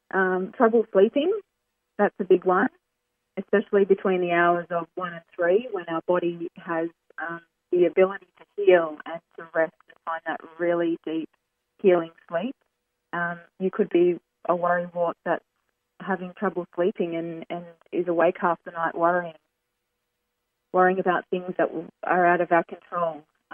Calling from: Sunshine Coast, Queensland, Australia; I'm calling in from the Sunshine Coast in Queensland, which is one of the beautiful sunshine states of Australia.

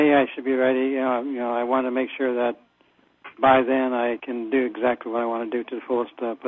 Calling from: Wisconsin, United States; Wisconsin.

